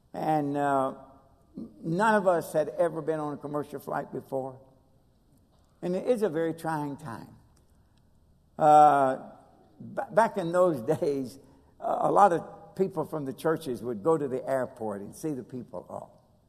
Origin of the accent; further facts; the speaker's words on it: Kentucky, United States; hey, I'm from Kentucky. We have a hard time with English.